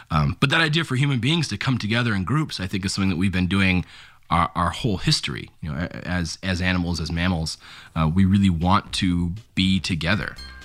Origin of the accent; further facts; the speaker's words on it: Alaska, United States; It's growing up in Alaska, there's not a lot of people, and so you're friendly to everybody.